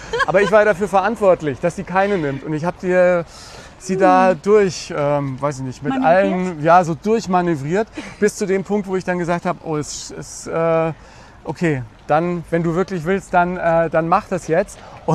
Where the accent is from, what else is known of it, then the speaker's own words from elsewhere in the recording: Nuremberg, Bavaria, Germany; born there; Ja, ich bin auch in Nürnberg geboren.